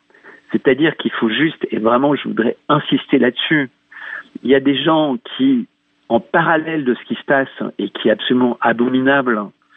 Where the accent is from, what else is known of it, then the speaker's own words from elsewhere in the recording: France; Juste pour moi, je suis français.